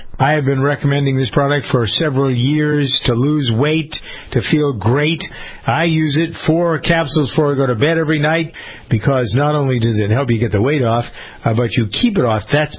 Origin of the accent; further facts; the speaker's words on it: Massachusetts, United States; she's senator from my home state of Massachusetts.